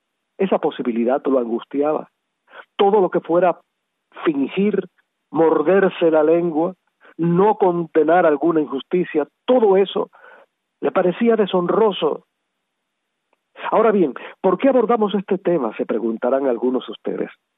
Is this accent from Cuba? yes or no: yes; Cuba; moved away; muchos cubanos exiliados